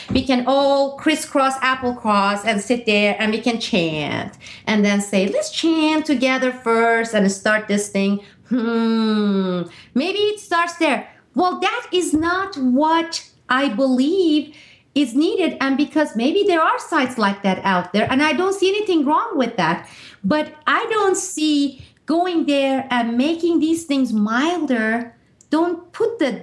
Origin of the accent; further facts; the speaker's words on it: East Coast, United States; now in San Francisco, United States; And this is new for me because I'm from the East Coast and it's a quite cultural difference.